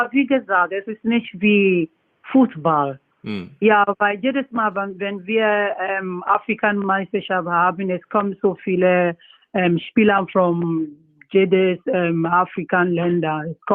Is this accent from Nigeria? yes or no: yes; Nigeria; German is a second language; Ja, bei uns in Nigeria, es gibt so viele Talente, ne?